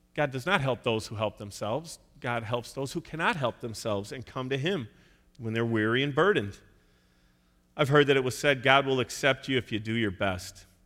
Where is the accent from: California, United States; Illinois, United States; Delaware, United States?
Illinois, United States; Chicago; and I'm from Chicago. We came up to Lake Geneva